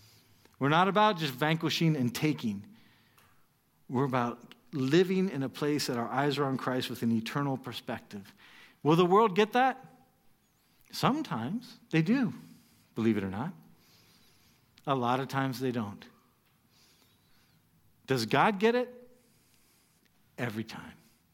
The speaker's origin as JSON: {"language": "English", "country": "United States", "said": "it's easy to say that as an American"}